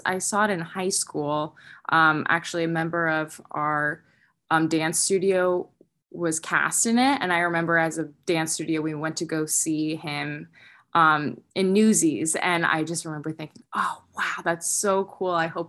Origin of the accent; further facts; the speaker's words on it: Alexandria, Virginia, United States; I'm from the Northern Virginia area, outside of Alexandria.